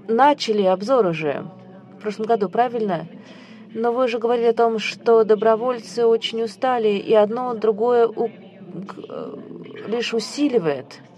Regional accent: Sweden; Russian is a second language; Я из Швеции, я не могу иногда использовать те формулировки, которые вы могли бы использовать.

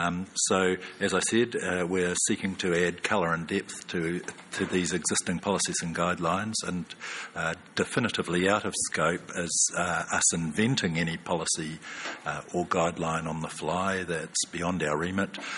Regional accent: New Zealand; I'm from New Zealand

